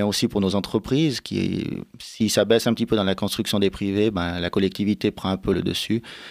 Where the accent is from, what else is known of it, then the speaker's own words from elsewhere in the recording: Troistorrents, Valais, Switzerland; Je viens de Trois-Torrents. Je suis né à Trois-Torrents il y a 46 ans. Je suis issu d'une famille de 4 enfants. Et j'habite Trois-Torrents